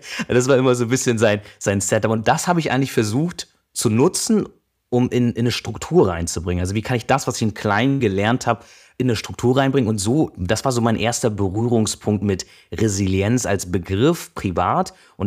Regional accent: Buxtehude, Lower Saxony, Germany; also ich bin in Buxtehude aufgewachsen, die Stadt gibt es wirklich

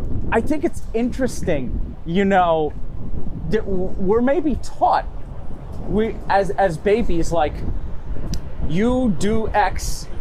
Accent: New York City, New York, United States; born there; See, I was born in New York City.

